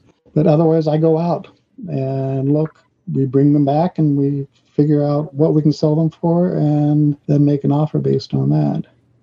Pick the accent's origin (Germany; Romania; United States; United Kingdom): Germany; I grew up in Germany, and I was going to the military schools